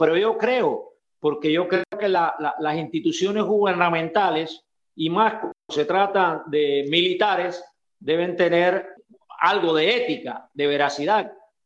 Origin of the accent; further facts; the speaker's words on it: Cuba; moved away as an adult; a no dejarme regresar a mi tierra donde he vivido ya 70 años, 69 porque uno lo llevo acá, allí donde cultivé mis árboles, mi arboleda de mango, donde he realizado toda mi vida